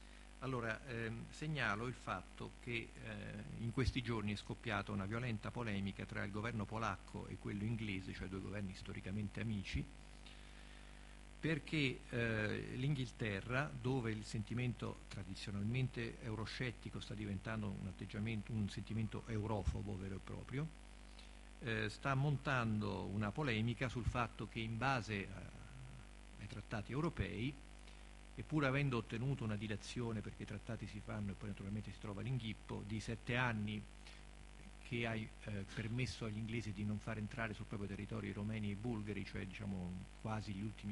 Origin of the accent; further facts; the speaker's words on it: Rome, Lazio, Italy; anche perché sono di Roma.